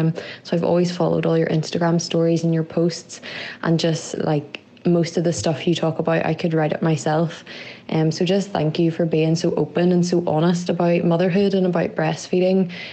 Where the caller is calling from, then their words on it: Northern Ireland, United Kingdom; Hi, Ashley. … I'm listening from Northern Ireland.